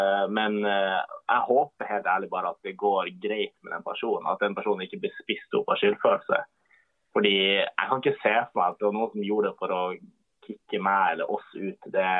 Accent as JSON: {"language": "Norwegian", "town": "Tromsø", "region": "Troms", "country": "Norway", "tie": "born or raised there", "said": "Nå er jeg hjemme i Tromsø, nå er liksom, de jo er på jobb, og liksom, nå bor jeg hjemme hos mamma og pappa"}